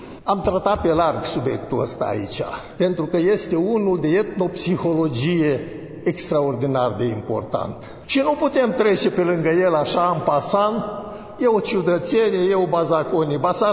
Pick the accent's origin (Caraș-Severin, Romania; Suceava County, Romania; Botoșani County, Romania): Botoșani County, Romania; În satul în care m-am născut eu acolo, în Arborea Dorohoiului